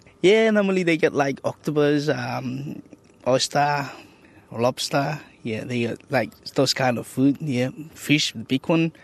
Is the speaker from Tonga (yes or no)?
yes; Tonga; now in Renmark, Australia; I'm originally from Tonga.